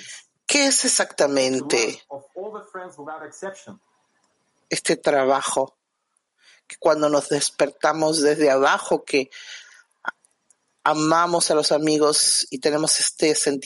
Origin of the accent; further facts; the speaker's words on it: Belarus; Yo soy de Bielorrusia